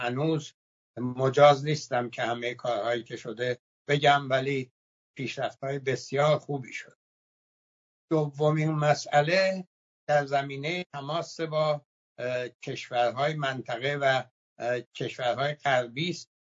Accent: Iran; ما ایرانی هستیم و برای ایرانیان دموکراسی میخواییم

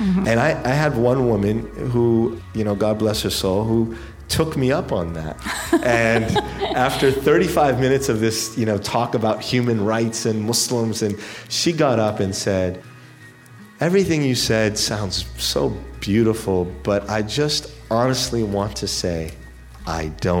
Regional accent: Amman, Amman Governorate, Jordan; also born or lived in Europe; Well, so backing up, I guess, a little, I was born in Amman.

